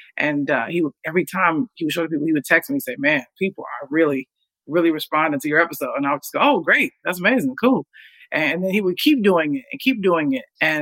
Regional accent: Chicago, Illinois, United States; You know, growing up in Chicago, man, it's like that was Camelot.

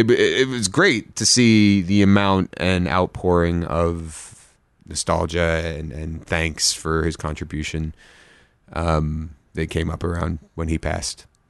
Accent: Kentucky, United States; him where I'm from. We had a little conversation about Kentucky and all this stuff.

